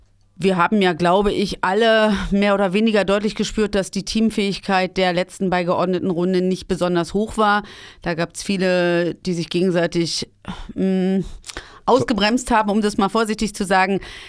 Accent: Brandenburg, Germany; now in Erfurt, Germany; Ich komme aus Brandenburg.

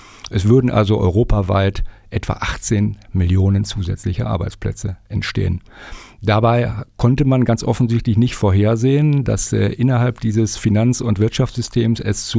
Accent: North Rhine-Westphalia, Germany; im Rheinland unterwegs gewesen, wo ich herkomme, im Bergischen Land

